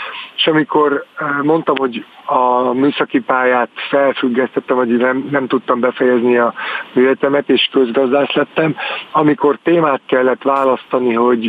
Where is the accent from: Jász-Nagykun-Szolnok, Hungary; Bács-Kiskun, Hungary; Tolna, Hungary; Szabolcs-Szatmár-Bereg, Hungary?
Tolna, Hungary; Paks; born or raised there